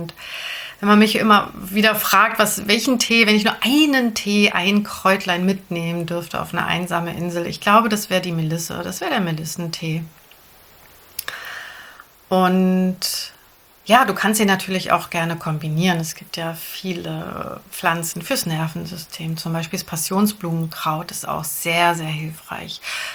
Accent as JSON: {"language": "German", "region": "Berlin", "country": "Germany", "tie": "born or raised there", "said": "Ich bin ja ein Berliner Kind, ein Stadtkind"}